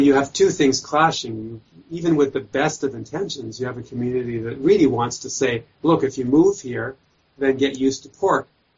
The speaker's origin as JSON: {"language": "English", "country": "Canada", "said": "as a Canadian, living in a country that values multiculturalism"}